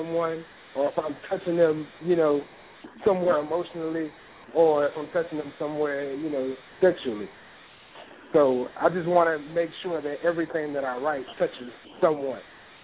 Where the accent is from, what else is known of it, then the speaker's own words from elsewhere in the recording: Baton Rouge, Louisiana, United States; I'm from Baton Rouge.